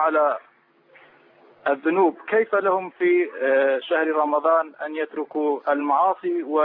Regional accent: Erbil, Kurdistan Region, Iraq; طبعا أنا من كردستان العراق، من

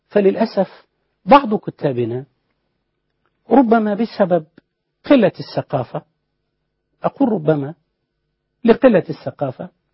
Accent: Egypt; أنا مسلم مصري عربي أعتز بإسلامي ومصريتي وعروبتي

